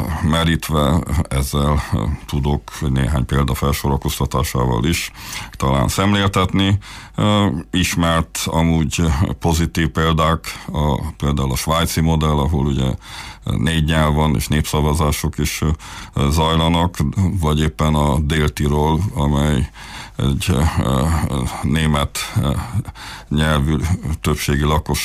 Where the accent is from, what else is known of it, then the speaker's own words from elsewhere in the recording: Transylvania, Romania; így mi magunk, mint erdélyi magyarok, ugye a saját optikánkon látjuk a világot.